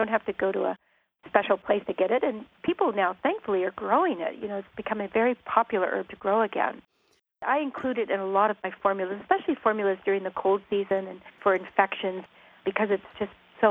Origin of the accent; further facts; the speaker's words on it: California, United States; I grew up in Northern California. We were growing up on a small dairy farm.